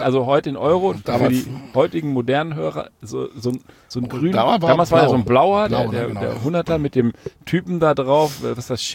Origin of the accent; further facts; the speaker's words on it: Berlin, Germany; born there; Ich bin ja gebürtiger Berliner, wie ihr sicher wisst und hört